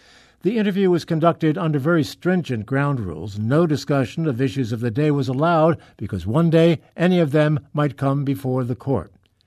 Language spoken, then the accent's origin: English; New Jersey, United States; I grew up in New Jersey. You know, we're almost neighbors.